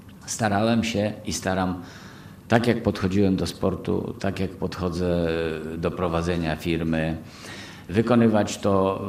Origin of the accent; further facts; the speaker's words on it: Lublin Voivodeship, Poland; Pochodzę z podlubelskiej miejscowości.